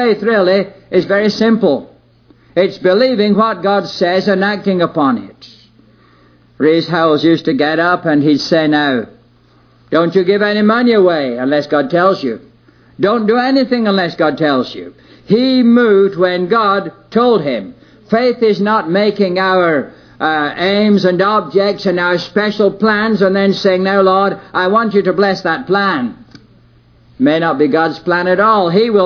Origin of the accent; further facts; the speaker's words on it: England, United Kingdom; I was from England, a Methodist.